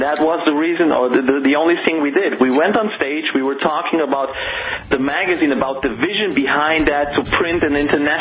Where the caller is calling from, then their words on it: Germany; I'm calling directly from Germany.